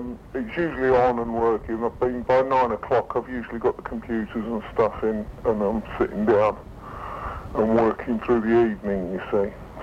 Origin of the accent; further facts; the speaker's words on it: Yorkshire and the Humber, United Kingdom; born there; I was born in Yorkshire.